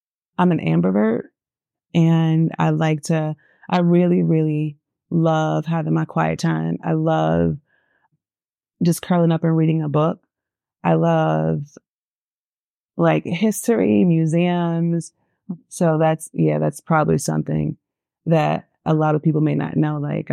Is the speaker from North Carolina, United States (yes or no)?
yes; North Carolina, United States; also born or lived in Georgia, United States; I'm a native of Georgia. I'm a real Georgia peach, real life. So I was raised in North Carolina primarily. And yeah, so I'm a Southern girl at heart.